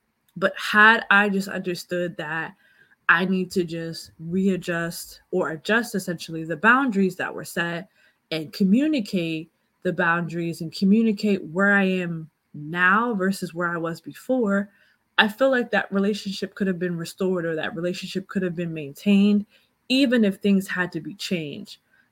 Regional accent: United States; I'm American because I was born in America, but my parents never treated me like I was an American kid.

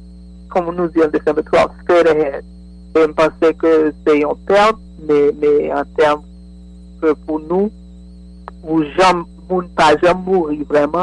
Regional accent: Haiti; Nous connaissons que en tant qu'Haïtien

